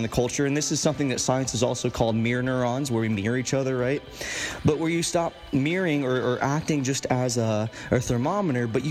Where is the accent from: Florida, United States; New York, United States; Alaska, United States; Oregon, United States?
Florida, United States; Tampa; So, for example, I'm from Tampa, Florida. It got to the point, guys, where you could blindfold me and I would know where I was at in Tampa based on what I felt.